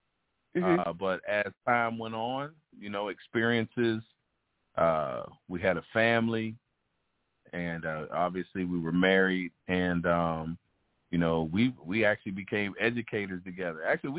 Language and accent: English; Pittsburgh, Pennsylvania, United States; now in Charlotte, United States; Well, we're from Pittsburgh, Pennsylvania. Grew up in Stan Heights in a small enclave within the inner city.